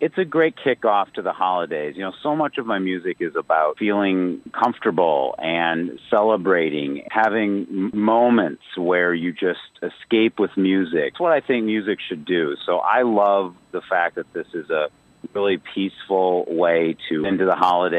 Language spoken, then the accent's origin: English; Cleveland, Ohio, United States; also born or lived in Los Angeles; For somebody like me that lived in Los Angeles for so many years and then, you know, now lives in my hometown of Cleveland, Ohio.